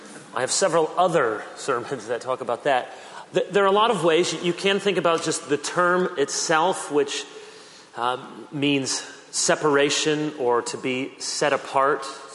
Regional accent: Chicago, Illinois, United States; born there; I was born in Chicago. I'm a Chicago Bears fan.

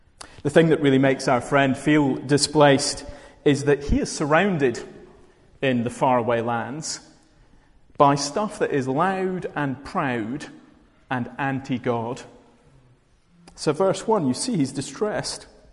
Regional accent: Glasgow, Scotland, United Kingdom; So I grew up in Glasgow for the first few years of my life

